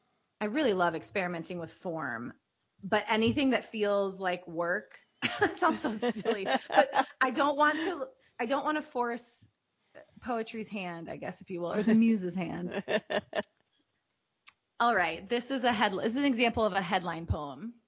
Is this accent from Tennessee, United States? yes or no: no; Chicago, Illinois, United States; we are from very different parts of the country. I'm from Chicago.